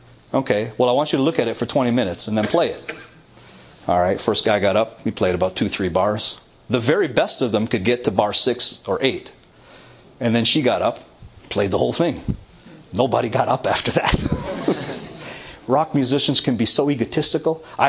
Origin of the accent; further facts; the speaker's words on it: Toronto, Ontario, Canada; I come from Toronto. There's a lot of hockey there.